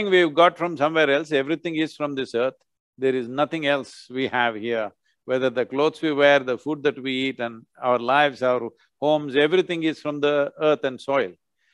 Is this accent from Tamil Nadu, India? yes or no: no; Mysore, Karnataka, India; I'm from Mysore.